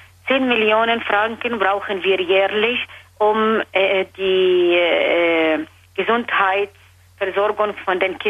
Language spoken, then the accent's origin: German; Palestine; German is a second language; als Palästinenser, als Einheimische von diesem Land